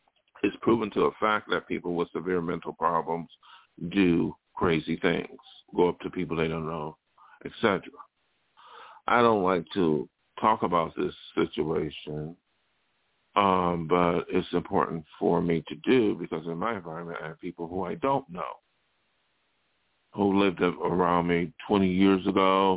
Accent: Buffalo, New York, United States; from my hometown, I mentioned New York State or Buffalo, whatever

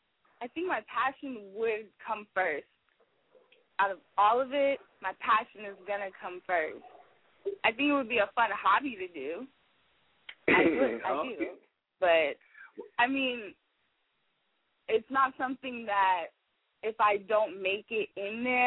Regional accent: Nigeria; Well, for starters, I am Nigerian.

